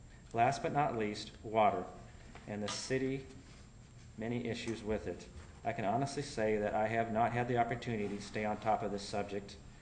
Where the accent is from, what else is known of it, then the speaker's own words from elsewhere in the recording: Othello, Washington, United States; moved away as an adult; I was born and raised in Othello and left in 1989 to play some college baseball. Later, I came back to Othello in 1991 to help run the family business.